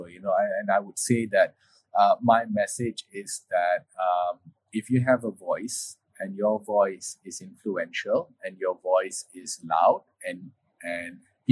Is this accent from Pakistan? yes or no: no; Malaysia; growing up in Malaysia, going to school, I had a very multicultural, multiracial upbringing.